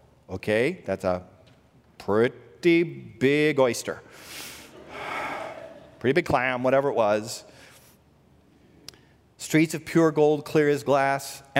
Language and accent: English; California, United States; I came from Southern California, where we took a slightly different approach to safety.